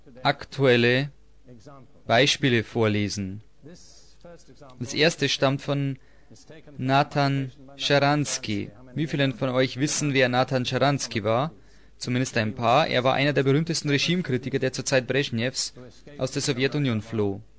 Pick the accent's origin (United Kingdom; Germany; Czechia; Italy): United Kingdom; Ich muss dazu sagen, dass ich als Brite wenig über die amerikanische Geschichte weiß.